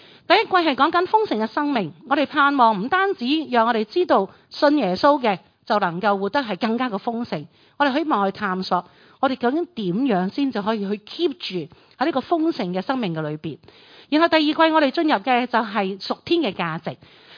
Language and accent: Cantonese; Hong Kong; 其實我哋香港人就好明嘅